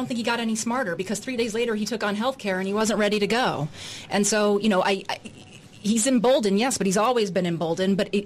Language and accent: English; Texas, United States; I'm from Texas and I love my big steaks, so I'm not giving that up.